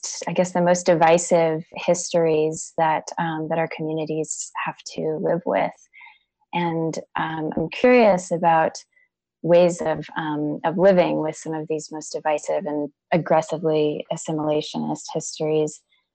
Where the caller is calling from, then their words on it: McCarthy, Alaska, United States; I am calling you from McCarthy in the Wrangell Mountains.